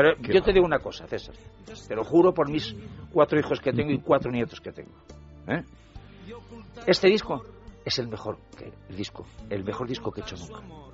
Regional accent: Gijón, Asturias, Spain; fui el pregonero de las fiestas de Begoña de Gijón, que es mi pueblo

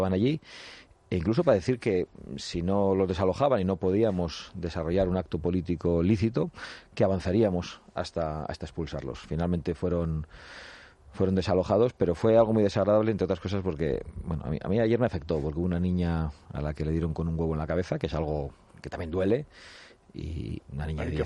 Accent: Sestao, Basque Country, Spain; nos ha ocurrido en mi tierra, en Sestao

